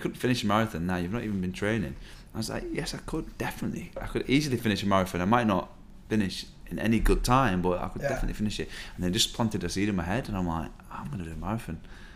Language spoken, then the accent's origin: English; Wigan, North West England, United Kingdom; But then we went running, like, in my hometown around Wigan.